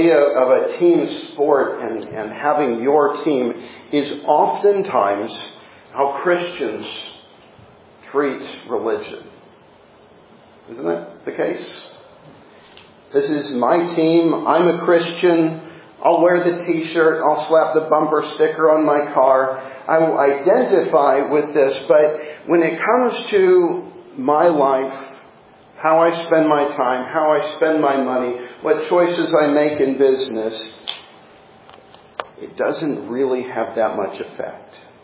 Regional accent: Midwest, United States; now in South Carolina, United States; growing up in the North and the Midwest, it was more about professional sports, professional football, professional basketball. And then after I moved south, I realized that college football was where it was at, and especially living in South Carolina

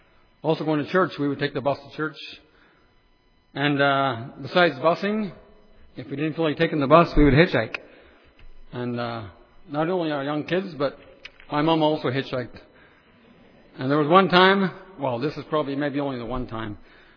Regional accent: Edmonton, Alberta, Canada; growing up in Edmonton as a young boy.

